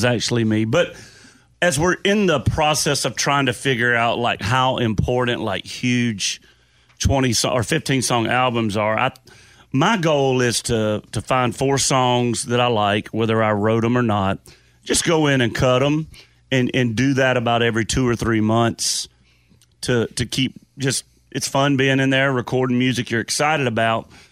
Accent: Albany, Georgia, United States; the fact that she was in Albany, Georgia, which essentially is my hometown, and she brought that kind of show even to that kind of smaller market.

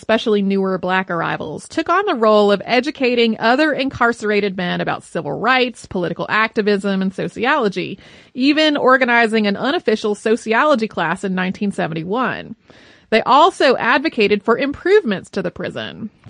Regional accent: Marion, Massachusetts, United States; now in Newport, United States; I grew up in Marion, Massachusetts, which is the town the captain of the Mary Celeste, Benjamin Briggs, was also from.

